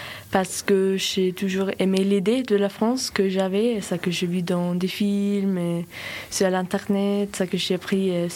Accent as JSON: {"language": "French", "country": "Faroe Islands", "said": "j'ai 16 ans et je viens des Silfaoué. Les Silfaoué, c'est un petit pays à 50 000 habitants qui est situé entre l'Islande et le Danemark."}